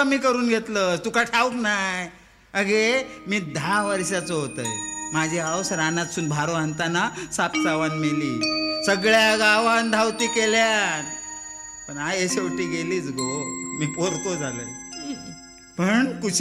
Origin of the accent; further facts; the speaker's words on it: Maharashtra, India; accent: Malvani; पण मंडळी आम्ही मालवणी लोक नुसते गाळी घालीत आणि भांडत राहून नाही. आमचं सिंधुदुर्ग जिल्हो म्हणजे कलावंताची खाण असा खाण.